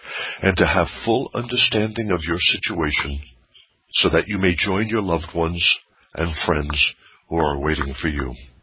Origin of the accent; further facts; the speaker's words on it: New York, United States; I'm originally from New York, about 100 miles from Manhattan, but I had lived in Manhattan, and I used to take all tourists and business clients to the World Trade Center.